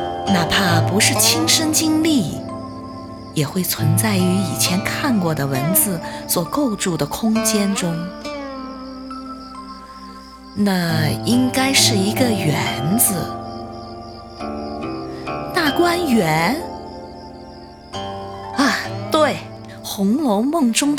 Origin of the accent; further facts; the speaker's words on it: China; 大部分成语我们中国人自己都很少用